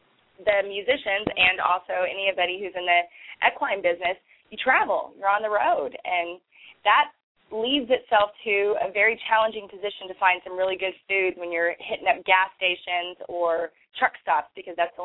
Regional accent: San Antonio, Texas, United States; Well, growing up in San Antonio in the Austin area, there's a ton of live music and a lot of indie musicians

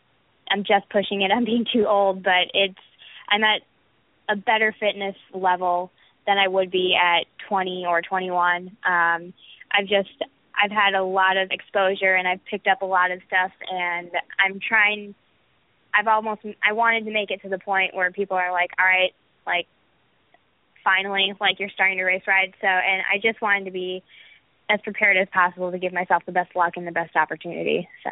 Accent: Wisconsin, United States; I'm originally from Wisconsin.

